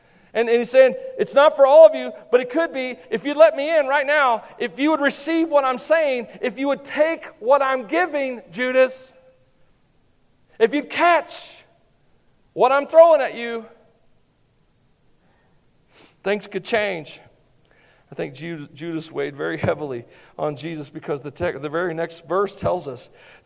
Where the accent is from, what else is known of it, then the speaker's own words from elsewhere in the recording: the South, United States; I'm from the South, in the gravy